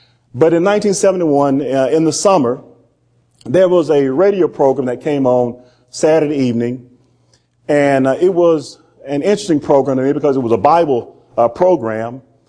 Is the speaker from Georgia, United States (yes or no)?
yes; Columbus, Georgia, United States; I grew up in Columbus, Georgia, a town, I believe, of about 500,000 or so people. The time that I was there, it was the second largest city in Georgia, second only to Atlanta.